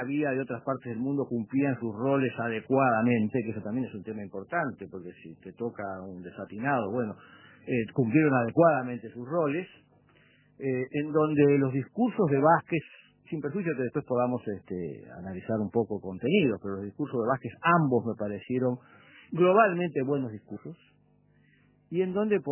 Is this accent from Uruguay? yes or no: yes; Uruguay; qué lástima que no las tengamos en Uruguay